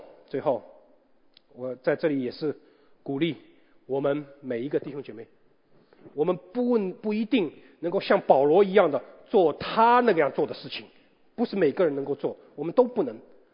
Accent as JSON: {"language": "Chinese", "region": "Shanghai", "country": "China", "said": "我们上海人说小赤佬啊"}